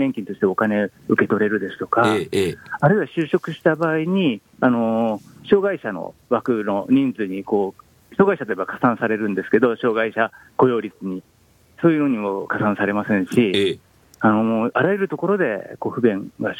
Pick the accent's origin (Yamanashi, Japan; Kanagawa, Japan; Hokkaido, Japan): Kanagawa, Japan; Sagamihara; シンポジウムは神奈川県の相模原市、私の地元にある